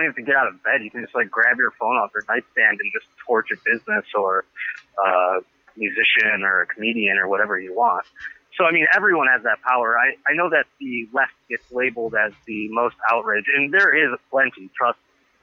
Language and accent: English; Buffalo, New York, United States; I used to do morning radio in my hometown of Buffalo, New York